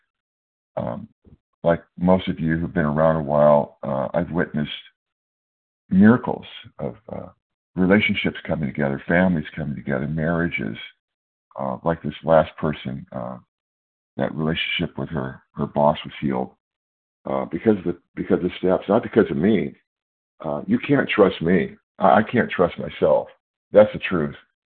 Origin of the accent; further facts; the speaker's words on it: California, United States; I'm from California.